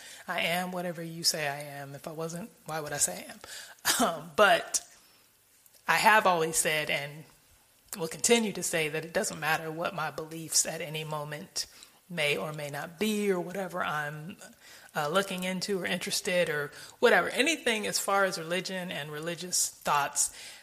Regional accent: California, United States; I am from California, and yeah, pretty much all of my family is still there.

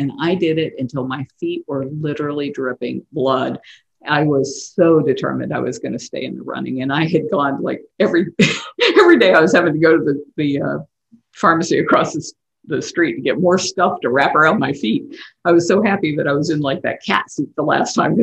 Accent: Tampa, Florida, United States; also born or lived in San Antonio, Texas / West Virginia; I was born in San Antonio, Texas, at the Air Force Base, but my father was only in for one session, which I think are like three, four years. And then we moved back to Tampa and then to West Virginia and then back to Tampa.

